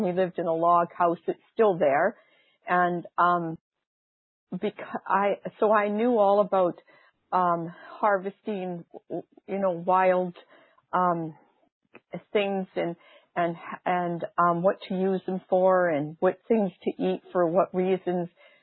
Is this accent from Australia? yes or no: no; Western Canada, Canada; now in Boston, United States; I was raised on a glacier lake, on a remote area of a glacier lake in Western Canada